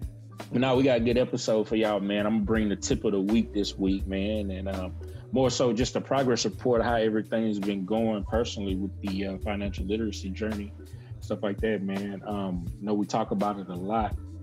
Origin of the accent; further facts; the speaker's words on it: Pittsburgh, Pennsylvania, United States; I unfortunately had to go to my hometown in Pittsburgh on Tuesday for a funeral.